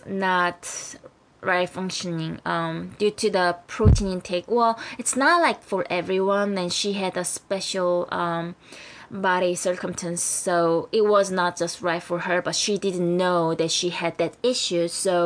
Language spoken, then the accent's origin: English; South Korea; moved away as an adult; now in United States; I'm totally Korean because I was born and raised in Korea for about 20 years. And then I moved to the States